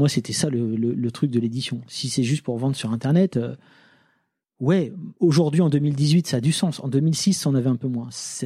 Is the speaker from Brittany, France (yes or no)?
no; Lille, Hauts-de-France, France; moi je viens de Lille